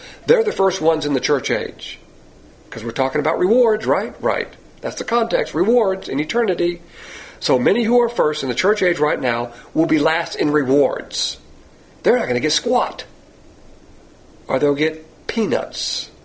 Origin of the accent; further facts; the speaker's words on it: Deep South, United States; I'm from the Deep South, and I'll have a ranchero.